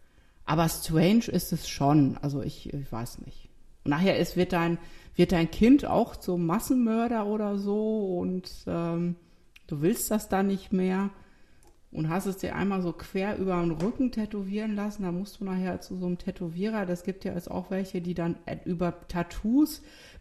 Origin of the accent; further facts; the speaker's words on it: eastern Germany, Germany; weil ich komme ja aus dem Osten